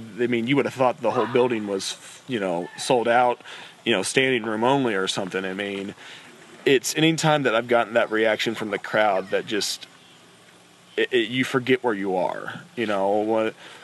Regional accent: Evansville, Indiana, United States; it was my hometown. It was Chase Stevens' origin. You know, we were at the Evansville Coliseum

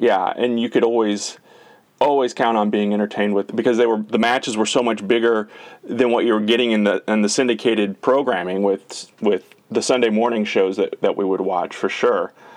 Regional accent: St. Louis, Missouri, United States; I grew up in St. Louis, and the Three Stooges were on.

